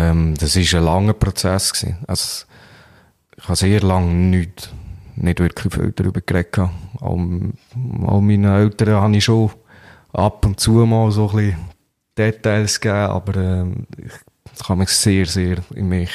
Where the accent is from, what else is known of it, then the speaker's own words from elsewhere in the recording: Menznau, Lucerne, Switzerland; von Menzenau, wo ich aufgewachsen bin